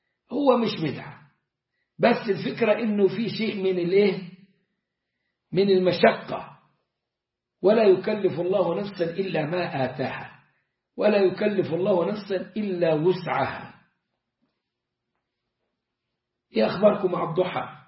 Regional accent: Egypt; على طريقتنا كمصريين

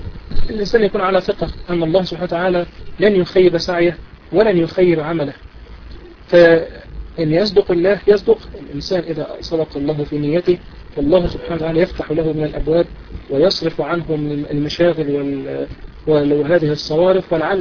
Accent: Egypt; تغيير عندنا في مصر بالنسبة لمواعيد الإيه مواعيد التوقيت الصيفي

